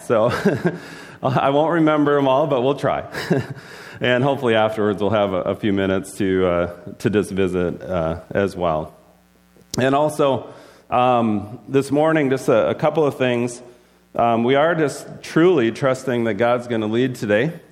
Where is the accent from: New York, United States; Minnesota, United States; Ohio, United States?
Minnesota, United States; Thief River Falls; I am from Thief River and currently living there as well.